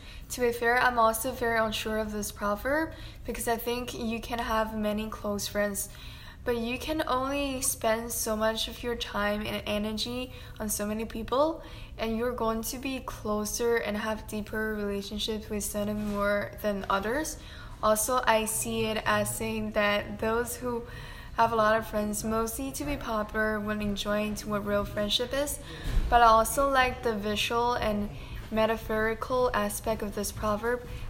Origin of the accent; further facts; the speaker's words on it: Shanghai, China; now in United States; I am an international student from China, so long decided, but considering majoring in economics. I was born and raised in Shanghai.